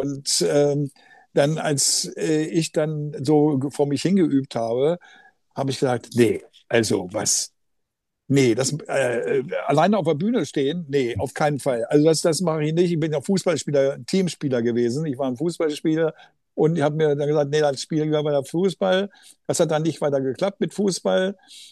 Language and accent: German; Germany; Und wir waren als Deutsche, haben wir natürlich gesagt, ja, wir wollen hier keinen großen Aufstand machen.